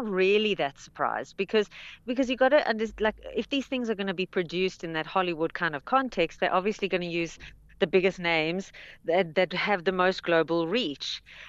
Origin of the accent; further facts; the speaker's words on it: South Africa; I would have preferred, as a South African woman, as a South African actress, to have 100%.